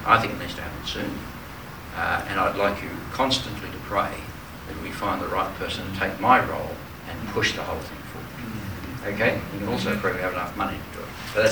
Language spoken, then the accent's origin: English; Australia; the reason they chose me in the first place is that I'm an Australian.